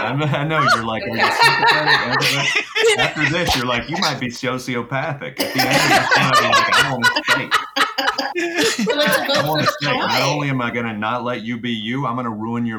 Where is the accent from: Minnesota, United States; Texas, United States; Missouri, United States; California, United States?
Texas, United States; I grew up in Texas, all right? And so we, man, my grandma had pecan trees.